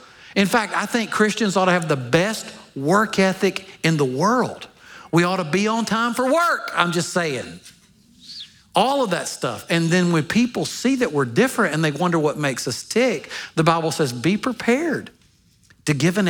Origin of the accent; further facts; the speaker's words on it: Alabama, United States; I'm from Alabama. We didn't know how to act up there.